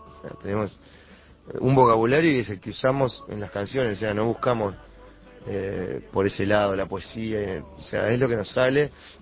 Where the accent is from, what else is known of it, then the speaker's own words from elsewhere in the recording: Uruguay; saben que somos uruguayos y somos una banda uruguaya